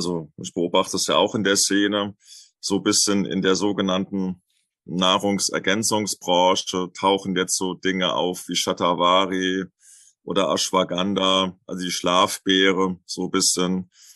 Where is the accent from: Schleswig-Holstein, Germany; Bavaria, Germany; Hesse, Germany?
Hesse, Germany; Lorsch; Also ich bin ja aufgewachsen in Lorsch in Südhessen.